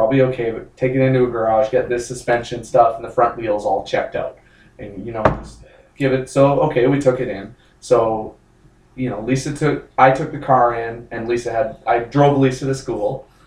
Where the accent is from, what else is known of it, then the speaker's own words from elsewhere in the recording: Saskatoon, Saskatchewan, Canada; And my hometown is in Saskatoon.